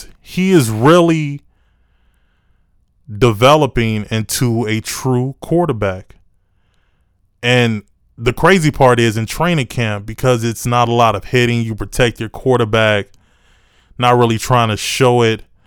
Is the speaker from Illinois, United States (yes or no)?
yes; Chicago, Illinois, United States; I am a Chicagoan, born and raised. My certificate says Chicago, Illinois.